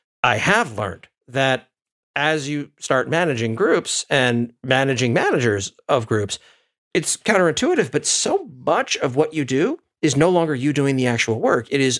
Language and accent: English; Maine, United States; I grew up in Maine, and Amazon has roughly the same number of employees as live in Maine.